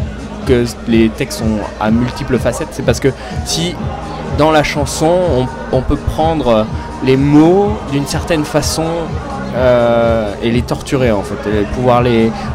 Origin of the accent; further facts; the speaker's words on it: Limoges, Nouvelle-Aquitaine, France; on est principalement de Limoges. Limoges et Nantes, mais principalement de Limoges.